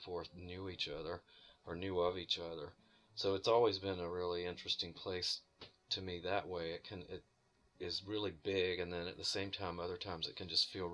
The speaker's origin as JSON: {"language": "English", "region": "Virginia", "country": "United States", "tie": "born or raised there", "also_born_or_lived": "Boston", "moved": "as an adult", "said": "I mean, I grew up in the South, in Virginia specifically, and then after college moved to Boston and stayed there for about 15 years."}